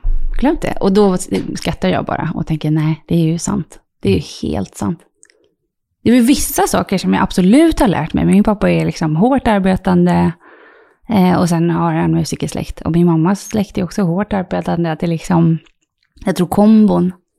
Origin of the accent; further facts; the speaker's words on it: Canary Islands, Spain; Mamma från Finland och pappa är från, han födde Venezuela. Och jag är uppvuxen i Spanien också på Kanarieöarna.